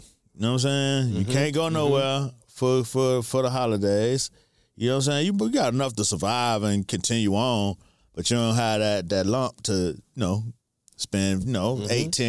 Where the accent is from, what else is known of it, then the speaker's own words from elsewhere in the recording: United States; But I understand the joy. I grew up in America. I grew up under the rules of all this shit.